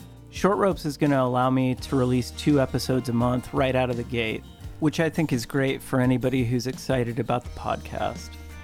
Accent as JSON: {"language": "English", "region": "Alaska", "country": "United States", "tie": "born or raised there", "said": "Charlie was always someone I looked up to and tried to emulate as a young alpinist growing up in Alaska."}